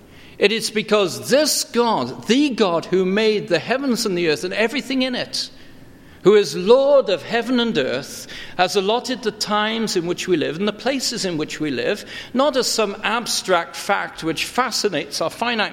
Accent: Wales, United Kingdom; My mind goes back to growing up in Wales, being a daydreamer and a bit of a loner

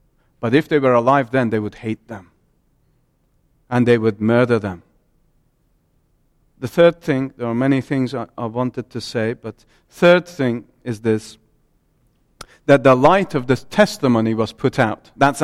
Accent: Iran; I deal with many of God's dear people in under persecution in my home country of Iran.

